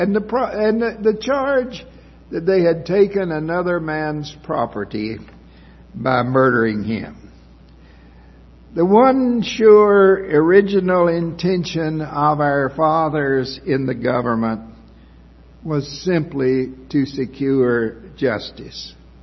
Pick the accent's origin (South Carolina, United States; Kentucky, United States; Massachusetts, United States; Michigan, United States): South Carolina, United States; growing up in the Low Country